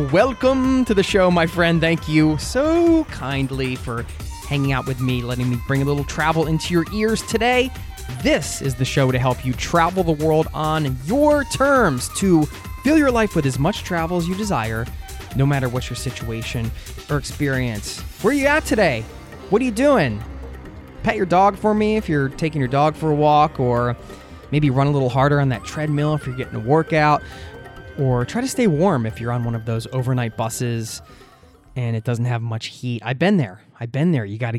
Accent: United States; now in Norway; Plus, I just got back to Norway, where I live, from a 3-week trip back to my home country, the USA

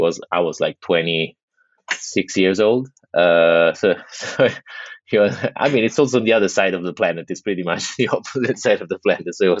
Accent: Rome, Lazio, Italy; I was born and raised there. I grew up in Rome. I went to school. All my old time friends are, you know, still based in Italy.

